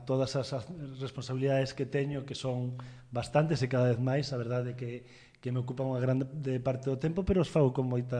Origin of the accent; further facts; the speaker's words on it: Pontevedra, Galicia, Spain; tivemos os que nacemos en Pontevedra a sorte de nacer e de vivir en Pontevedra